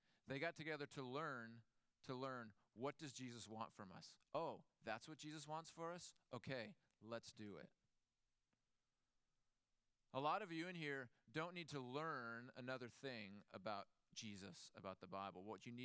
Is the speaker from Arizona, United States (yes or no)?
yes; Arizona, United States; And I'm from Arizona, if you don't know me.